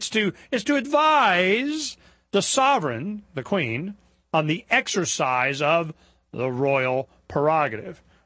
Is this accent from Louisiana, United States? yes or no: no; Florida, United States; born there; also born or lived in Arizona; You know, I was born in Florida. I lived in Arizona.